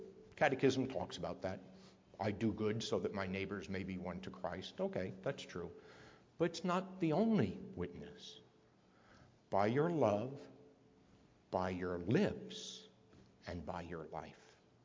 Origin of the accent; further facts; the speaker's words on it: New York City, New York, United States; now in Grand Rapids, United States; I was shocked when I first came to Grand Rapids, because of course you come into Jerusalem, right? I'm coming from Sin City, New York, coming to Jerusalem, Grand Rapids, church on every corner.